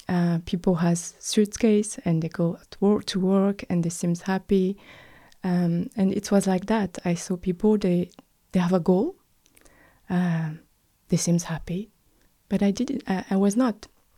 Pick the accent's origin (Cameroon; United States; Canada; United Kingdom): Cameroon; born there; English is a second language; I was born in Cameroon, actually.